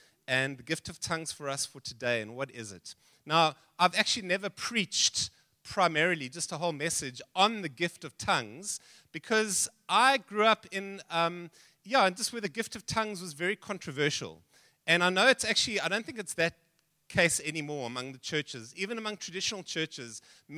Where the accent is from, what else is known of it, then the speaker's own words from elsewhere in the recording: South Africa; first language English; So I'm a Frenchman, and that's my background, but we grew up in South Africa, and so English is my mother tongue, my first language.